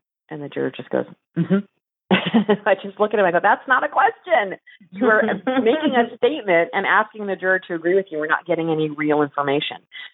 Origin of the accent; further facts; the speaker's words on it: Finland; first language Finnish; English is a second language; but I was pretty much raised in Finland. My parents are Finnish. I'm first generation. Finnish was my first language.